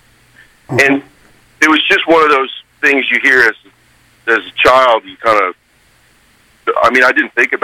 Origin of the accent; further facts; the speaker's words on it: Nova Scotia, Canada; inspired by a couple of things from where I grew up in Nova Scotia.